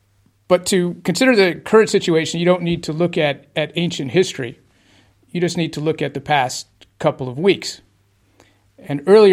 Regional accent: Arizona, United States; born there; And given that I was born in Arizona, I felt specifically singled out

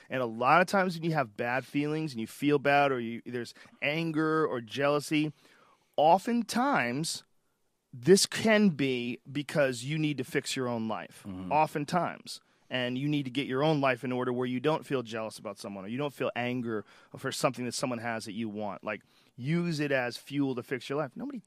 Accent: Newton Upper Falls, Massachusetts, United States; But you can't tell me that, like, me growing up in Newton Upper Falls

